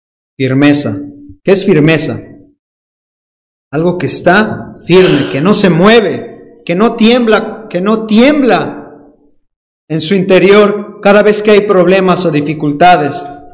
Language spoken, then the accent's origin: Spanish; Dominican Republic; accent: Dominican; Y cuando utilizo yo mi acento dominicano, usted debe tener cuidado, ¿eh?